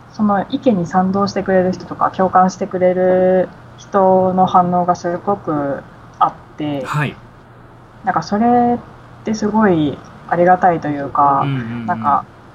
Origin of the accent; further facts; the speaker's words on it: Hokkaido, Japan; 地元が北海道なんですけど、